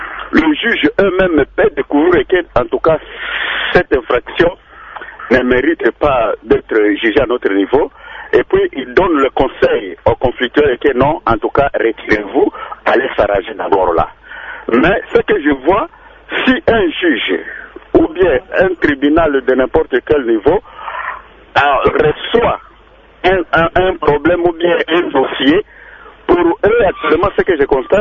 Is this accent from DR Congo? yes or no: yes; Bandundu, Kwilu, DR Congo; now in Kasangulu, DR Congo; je suis de Bandundouville, mais à présent, je suis ici à Kasangoulou